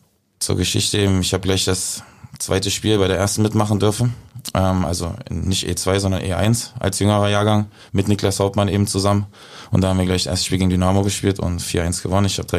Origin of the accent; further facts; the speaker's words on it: Dresden, Saxony, Germany; ich bin aufgewachsen in Dresden, wir hatten da unsere Wohnung, aber Ferien war ich immer bei Oma.